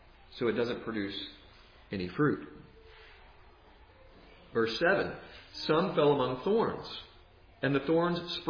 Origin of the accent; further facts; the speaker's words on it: South Carolina, United States; also born or lived in Georgia; I'm from South Carolina. We lived in Georgia a while.